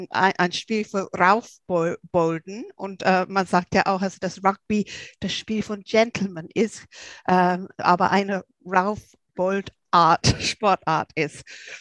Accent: England, United Kingdom; German is a second language; ich als Engländerin habe natürlich Yahoo geschrien

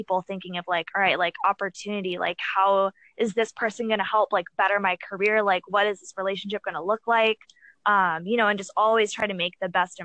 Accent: Arizona, United States; moved away as an adult; now in California, United States; I moved out from Arizona as soon as I turned 18, graduated high school. Like, I threw all my clothes in the backseat of a car and, you know, drove out to California.

